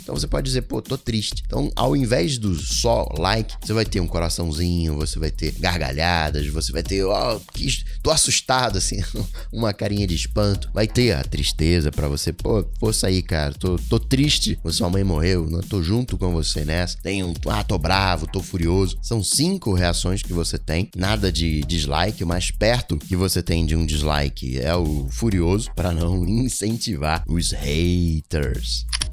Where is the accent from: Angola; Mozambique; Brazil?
Brazil; born there; Porque, ok, eu nasci aqui no Brasil